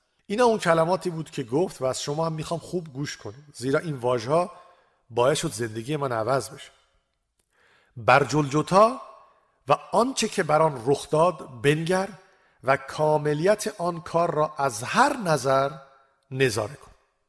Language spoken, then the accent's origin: Persian; England, United Kingdom; born there; Persian is a second language; خب من تو انگلیس متولد شدم. منظورم اینه که انگلیسی رو مثل گویندگان اخبار بی بی سی صحبت میکنم و زیاد با لهجه آمریکایی میونه ای ندارم